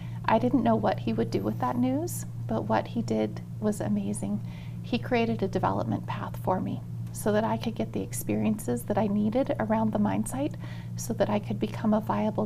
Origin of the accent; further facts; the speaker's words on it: Ely, Minnesota, United States; I moved away from Ely after I graduated, went to college, and then pursued some other career opportunities. But Ely kept calling my name.